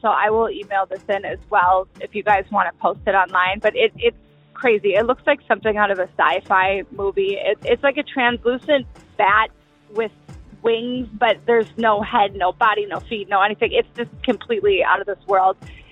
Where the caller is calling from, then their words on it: Chicago, Illinois, United States; I'm calling from Chicago.